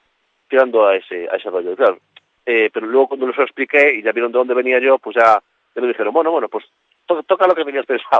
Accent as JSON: {"language": "Spanish", "region": "Galicia", "country": "Spain", "said": "Mi casa está aquí, sí, yo sí, siento gallego, me siento gallego por encima de todo."}